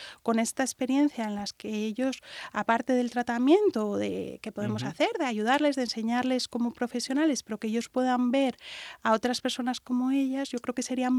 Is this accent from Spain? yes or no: yes; Comillas, Cantabria, Spain; also born or lived in Madrid; Soy de Comillas, un poquito un pueblo. Bueno, ¿sí? He vivido en Madrid, pero nací en Comillas, un pueblecito precioso que creo que vale la pena visitar. Pero bueno, hice la residencia en Santander